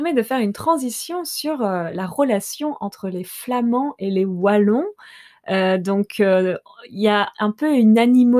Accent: France; Et en plus, moi, en tant que Française, j'ai grandi dans un pays où on parle tous la même langue.

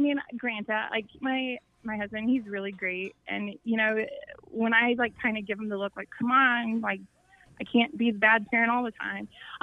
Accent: Missouri, United States; I mean, I grew up in the Midwest.

